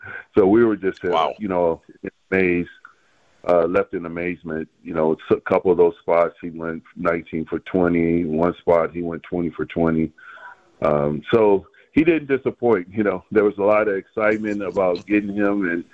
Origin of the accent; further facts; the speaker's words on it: Wichita, Kansas, United States; Yes, I grew up in Wichita, Kansas. Most people don't know that, but my dad was a minister.